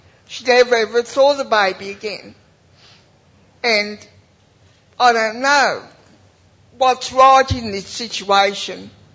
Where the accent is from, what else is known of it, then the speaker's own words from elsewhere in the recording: Cobram, Victoria, Australia; I come all the way from Cobram.